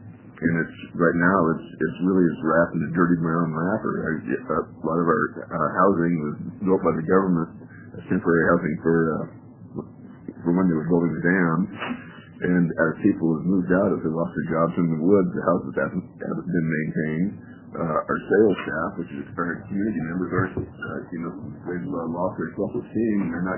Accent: Lowell, Oregon, United States; I grew up in Lowell, and I moved back about 15 years ago.

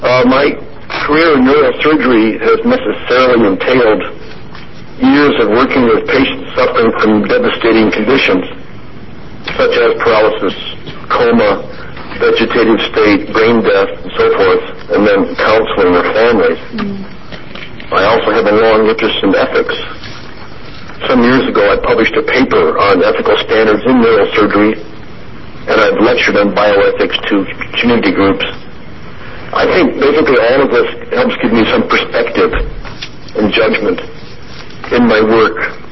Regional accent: Medford, Oregon, United States; I'm from Medford.

